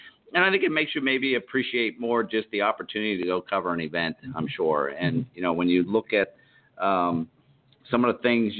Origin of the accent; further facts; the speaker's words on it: Pittsburgh, Pennsylvania, United States; moved away as an adult; I grew up in Pittsburgh, and I moved here 2 days before I started the police academy